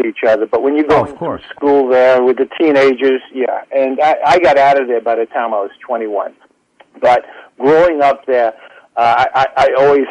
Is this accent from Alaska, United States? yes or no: no; Brooklyn, New York, United States; is growing up in Brooklyn, being called the Christ Killer, just having a hard time trusting anyone